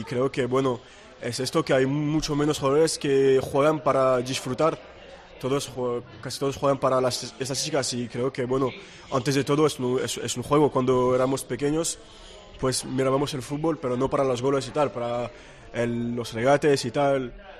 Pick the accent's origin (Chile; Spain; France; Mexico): France; also born or lived in Tunisia; Y entonces pues nací en Túnez, se quedaron creo que 3 años ahí, y después han vuelto en Francia.